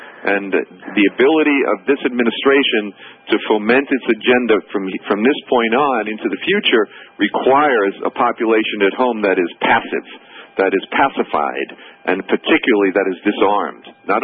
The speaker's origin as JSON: {"language": "English", "town": "New York City", "region": "New York", "country": "United States", "tie": "born or raised there", "said": "You know, I grew up in the Jacob Reef housing projects here on Lower East Side."}